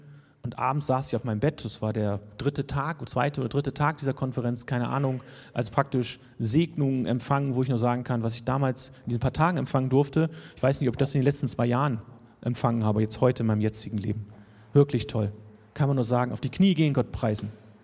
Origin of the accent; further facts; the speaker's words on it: Lower Saxony, Germany; Und das ist ja auch in der Ecke, wo ich aufgewachsen bin. So Braunschweiger Region, irgendwie Göttingen und so irgendwie südliches Niedersachsen, so ungefähr.